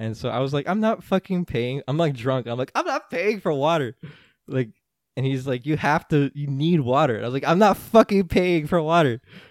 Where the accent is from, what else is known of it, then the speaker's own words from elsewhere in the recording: United States; And, like, I'm in America. I mean, I'm from America.